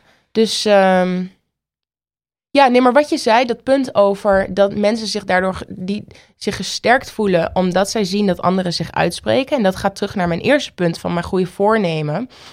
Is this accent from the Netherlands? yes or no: yes; Oldenzaal, Overijssel, Netherlands; born there; loop zelfs door Oldenzaal, waar ik geboren ben.